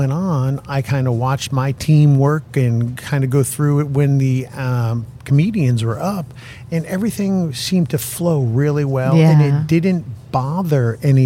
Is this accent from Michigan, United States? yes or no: no; New York, United States; I grew up in the Hudson Valley, New York.